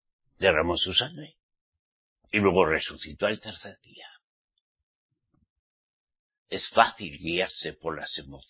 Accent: Spain; como español

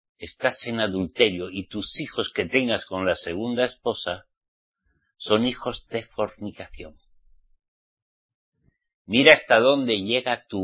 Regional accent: Spain; Soy español. Nací en España, pero soy israelita. Redimido por la sangre de Yeshua

